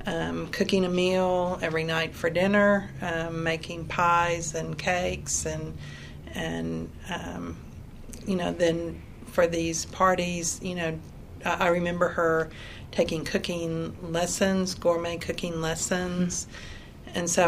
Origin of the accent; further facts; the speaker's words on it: Dallas, Texas, United States; born there; I was born in Dallas in 1949.